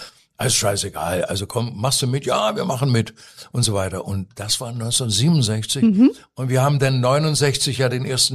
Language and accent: German; Pforzheim, Baden-Württemberg, Germany; da war ich 14 und da gab es bei uns in Pforzheim, wir waren da in Pforzheim, einen Jugendfilmclub.